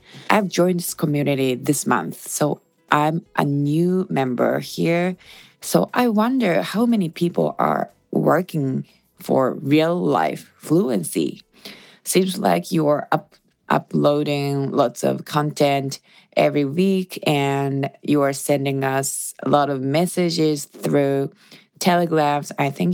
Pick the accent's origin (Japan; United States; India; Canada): Japan; English is a second language; from Japan.